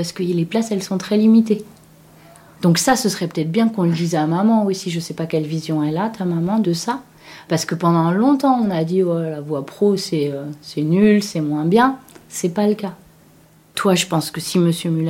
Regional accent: Nantes, Pays de la Loire, France; Je suis née à Nantes, j'ai été à Nantes jusqu'à mes études supérieures.

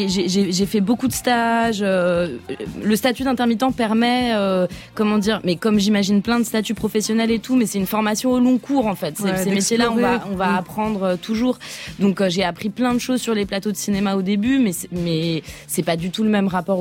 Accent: Switzerland; Moi, j'ai grandi en Suisse, qui est un pays qui est quand même très, très privilégié.

